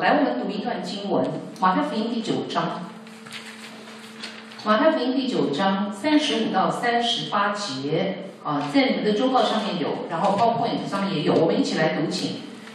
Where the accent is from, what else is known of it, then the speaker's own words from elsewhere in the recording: Zhongli, Taoyuan, Taiwan; moved away; 我以前在台湾的时候呢，那小时候住在中立